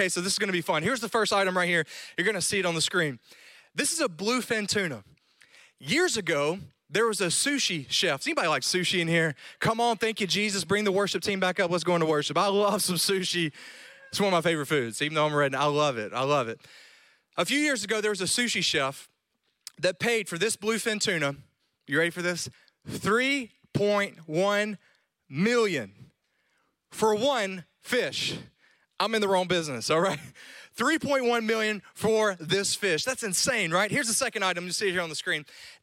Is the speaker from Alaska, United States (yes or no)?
no; Louisiana, United States; I'm a redneck from Louisiana. I drive a jacked up truck